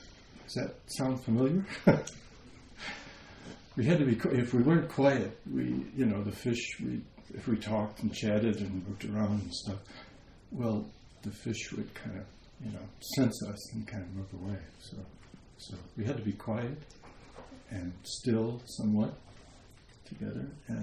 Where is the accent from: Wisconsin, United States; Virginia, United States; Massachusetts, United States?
Wisconsin, United States; When I was young, I'm from Wisconsin, and when I was young, I used to go fishing with my father and my older brother